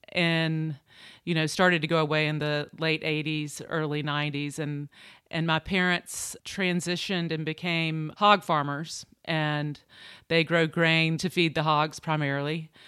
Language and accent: English; Deep Run, North Carolina, United States; So I grew up on my parents' tobacco farm, and every summer, you know, that's what our summer was all about.